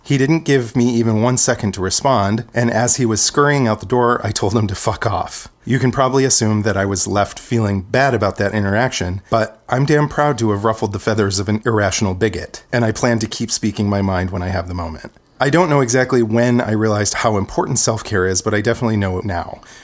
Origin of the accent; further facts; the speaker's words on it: Auburn, New York, United States; I was born and raised in the Finger Lakes region of New York State, a small conservative town with a maximum security prison and a large crow population.